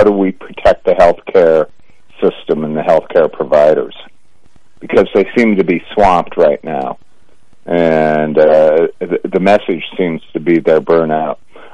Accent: South Bend, Indiana, United States; Growing up in South Bend, I went to a multicultural school, you know, Catholics, Protestants, blacks, Jews.

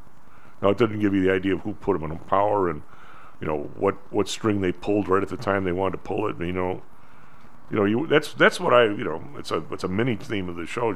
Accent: Chicago, Illinois, United States; I mean, Jan, we're from the South Side. You know, the alderman gets Uncle Joe a job.

